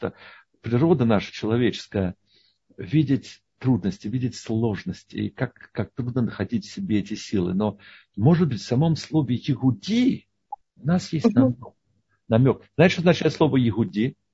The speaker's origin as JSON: {"language": "Russian", "region": "New York", "country": "United States", "lives_now": "Chicago, United States", "said": "я из Нью-Йорка, да, в Чикаго."}